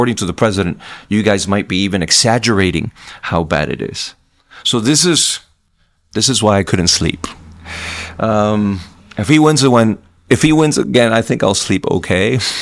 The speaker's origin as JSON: {"language": "English", "country": "Puerto Rico", "tie": "born or raised there", "second_language": "English", "said": "I was born and raised in Puerto Rico, meaning I am an American citizen. I have an American passport, but I don't have an American identity, right? I wasn't raised to … Pledge of Allegiance. I wasn't raised speaking English."}